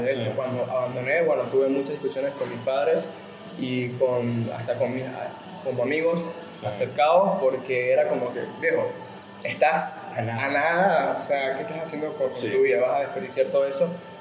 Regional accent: Puerto Ordaz, Bolívar, Venezuela; also born or lived in Caracas; Puerto Ordaz, de donde vengo, es una ciudad bastante lejana de la capital. Así que tuve que irme de mi casa y, bueno, emprender una nueva vida en Caracas.

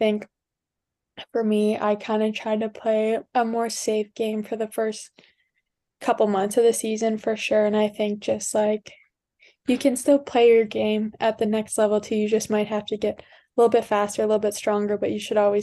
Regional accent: Western Canada, Canada; I'm in from Western Canada, so the WHL is pretty popular too.

